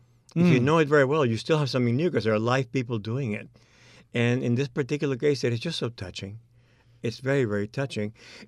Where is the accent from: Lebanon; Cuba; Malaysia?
Cuba; accent: Cuban; English is a second language; I think my mother danced in the company, so I grew up with them, and I grew up in Cuba. I'm Cuban, thus my accent